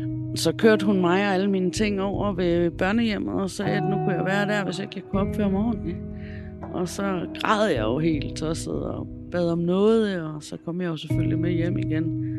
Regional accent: Copenhagen, Capital Region of Denmark, Denmark; Altså, jeg er født og opvokset i København de første 12 år.

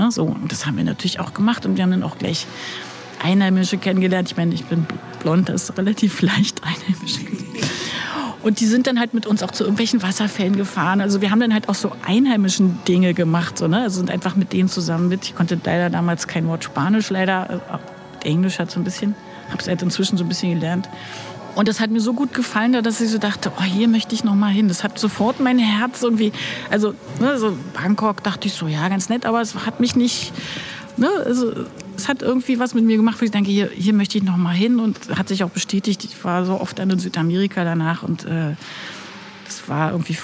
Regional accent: Berlin, Germany; Sorry, aber ich bin Berlinerin.

